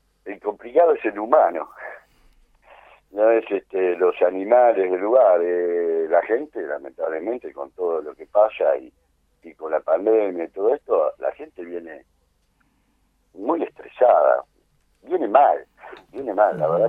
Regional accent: Escobar, Buenos Aires Province, Argentina; yo soy de Escobar, siempre me dediqué a los caballos

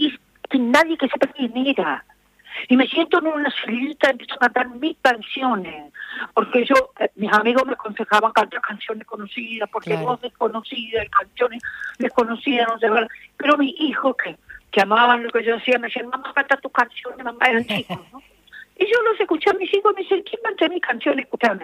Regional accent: Argentina; soy una cantautora argentina

